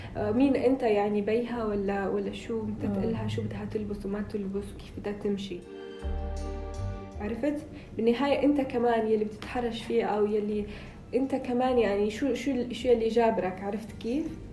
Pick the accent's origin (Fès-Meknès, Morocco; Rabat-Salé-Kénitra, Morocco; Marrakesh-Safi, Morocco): Rabat-Salé-Kénitra, Morocco; Rabat; من الرباط.